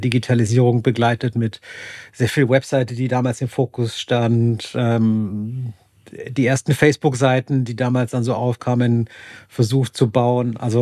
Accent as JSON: {"language": "German", "town": "Mainz", "region": "Rhineland-Palatinate", "country": "Germany", "tie": "born or raised there", "said": "mein Home Turf, meine Heimatstadt ist quasi Mainz hier"}